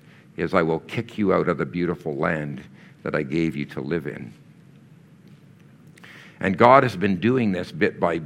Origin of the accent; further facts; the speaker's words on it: Quebec, Canada; So I grew up in Canada during the Cold War. Some of you haven't got a clue what that's like. Our house in Quebec had a fallout shelter in it.